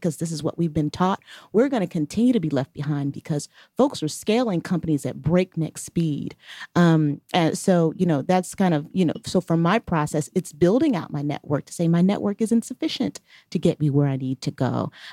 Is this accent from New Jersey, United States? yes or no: yes; Camden, New Jersey, United States; I grew up in Camden, New Jersey, which was the murder capital of the country in 1980s when I was growing up there.